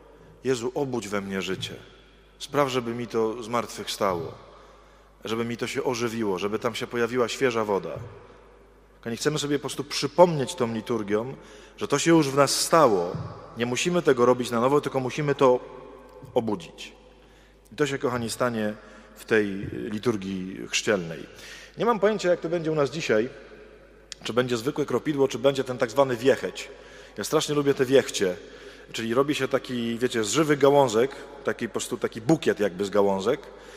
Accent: Kraków-Częstochowa Upland, Poland; Ja pochodzę z Jury Krakowsko-Częstochowskiej.

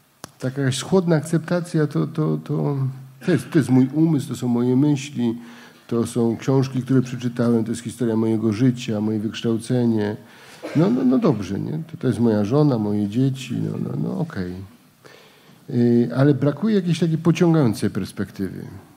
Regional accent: Greater Poland Voivodeship, Poland; Ja jestem z Wielkopolski.

